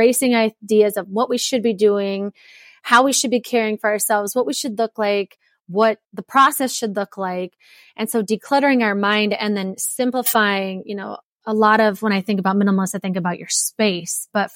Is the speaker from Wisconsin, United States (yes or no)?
yes; Wisconsin, United States; And then I'm originally from Wisconsin. I moved to Minnesota. I'm staring at a little blizzard up here in Minnesota. I came here for college and then stayed.